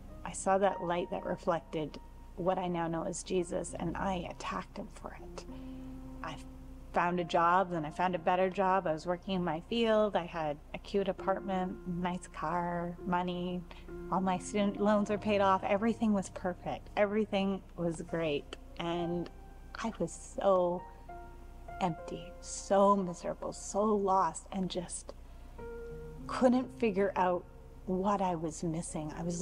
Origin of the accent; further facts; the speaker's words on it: Vancouver, British Columbia, Canada; I didn't grow up in a faith-based family. I grew up in Vancouver, Canada, and the Christianity is a bit scarce over there.